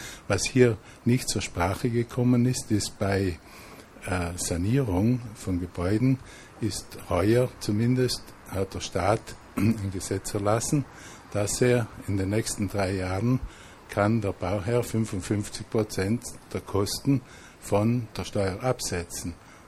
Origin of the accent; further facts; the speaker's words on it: Trentino-Alto Adige, Italy; bei uns in Südtirol sind wir da etwas weiter